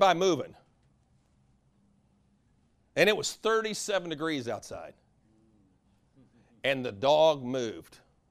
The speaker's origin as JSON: {"language": "English", "region": "Vermont", "country": "United States", "said": "See, like we came from Vermont."}